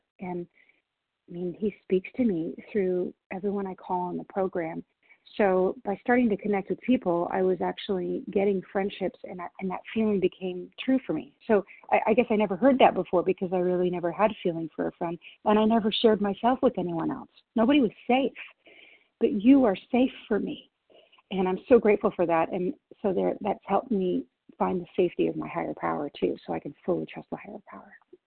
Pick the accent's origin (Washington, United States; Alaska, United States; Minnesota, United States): Washington, United States; I'm from Washington State.